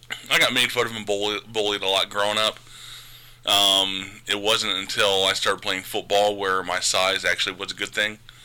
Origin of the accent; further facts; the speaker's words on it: Marion, Ohio, United States; Born and raised in Marion. I've lived in the same house I grew up in.